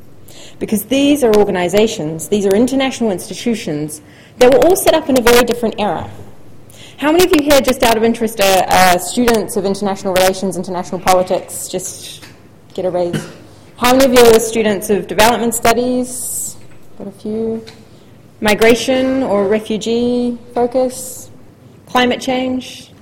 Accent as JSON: {"language": "English", "country": "New Zealand", "moved": "yes", "said": "I am a New Zealander. I don't know how strong my accent still is. I've been living away from New Zealand for some time now."}